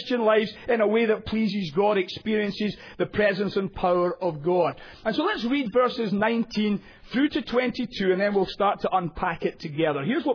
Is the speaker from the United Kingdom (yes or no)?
yes; United Kingdom; now in United States; You can tell by my accent. It betrays me that I'm a foreigner in that sense. Even though we originally established America, we lost it. And the reality is that we're regarded as foreigners. You don't let British people simply come over the Atlantic and just become Americans.